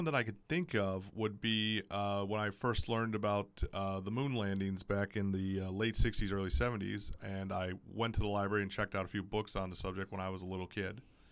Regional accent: Grosse Pointe Farms, Michigan, United States; now in St. Clair Shores, United States; I'm originally from Grosse Pointe Farms, but I'm currently living in St. Clair Shores

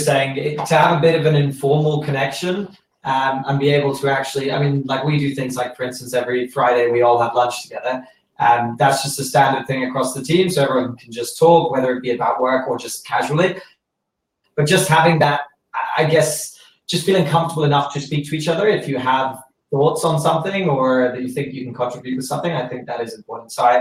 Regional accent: Hong Kong; I grew up in Hong Kong, so, you know, I going to Australia in some ways, you know, I'm British by like my parents are British

